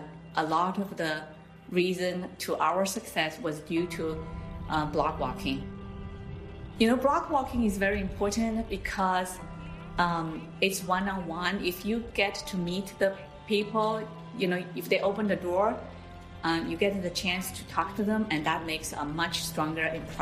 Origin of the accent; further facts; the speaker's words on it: China; now in United States; When I was younger, I grew up in China.